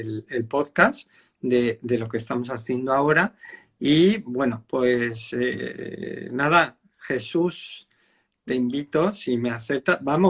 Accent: Galicia, Spain; has tomado Galicia y te has topado con que yo soy gallego

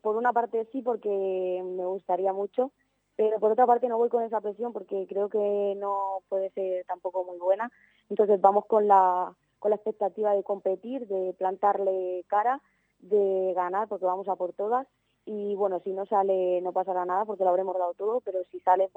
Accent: Santa Cruz de Mudela, Castilla-La Mancha, Spain; Vengo de Santa Cruz de Mudela, Ciudad Real.

